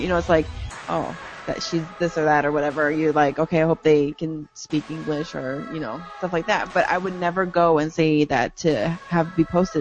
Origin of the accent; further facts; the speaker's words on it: Washington, United States; you know where I come from is from Washington State, and we border Canada. And literally my town is like on the border of Canada.